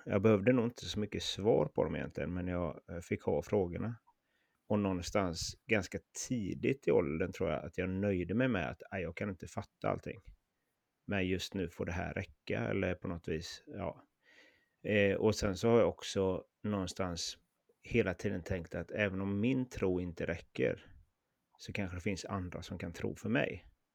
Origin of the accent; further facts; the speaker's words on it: Värnamo, Jönköping County, Sweden; Jag var hemma i Värnamo, där jag kommer ifrån.